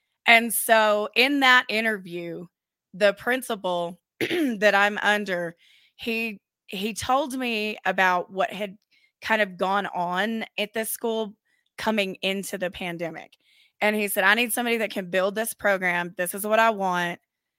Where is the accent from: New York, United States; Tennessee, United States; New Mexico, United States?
New Mexico, United States; also born or lived in Aztec / Texas; We came back to Albuquerque from Aztec, and then before Aztec, I was in Texas. So, like, I came back home to New Mexico.